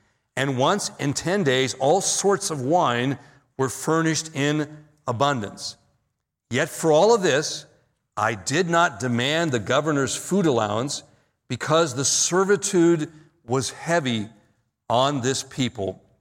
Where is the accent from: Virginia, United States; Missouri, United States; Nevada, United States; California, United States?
California, United States; San Bernardino; to talk about high school days, to talk about growing up in San Bernardino, and to say hi from my sister.